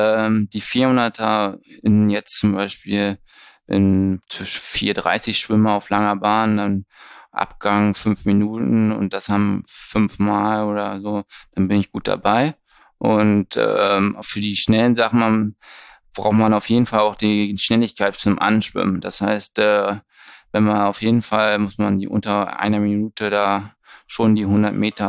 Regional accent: Hanover, Lower Saxony, Germany; Erstmal, moin, wie man bei uns in Hannover auch sagt.

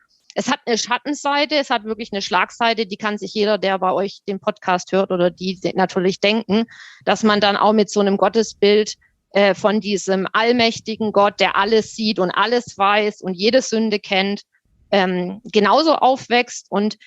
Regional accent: Baden-Württemberg, Germany; Ich komme aus Württemberg, bin auch aufgewachsen im württembergischen Pietismus.

